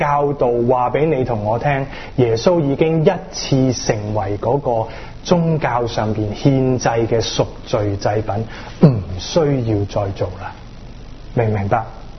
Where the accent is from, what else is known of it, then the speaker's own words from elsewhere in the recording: China; 我们中国人嘛，我们譬如说我们出街吃碗猪红不得的了